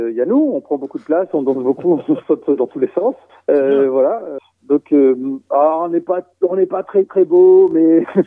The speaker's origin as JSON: {"language": "French", "town": "Roubaix", "region": "Hauts-de-France", "country": "France", "tie": "born there", "lives_now": "Bergerac, France", "said": "Je suis né à Roubaix, mais aujourd'hui, j'habite à Bergerac."}